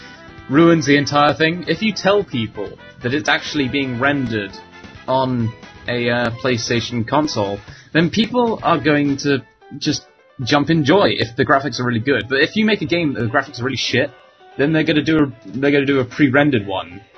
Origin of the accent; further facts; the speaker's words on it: United Kingdom; you can't say anything because I'm British, and British are always right.